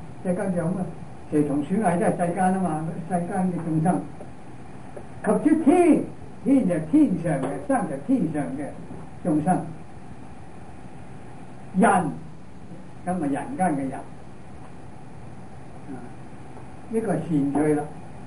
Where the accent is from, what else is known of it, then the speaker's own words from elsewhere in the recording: China; 即係等於我哋中國人講話盤古坐喺天地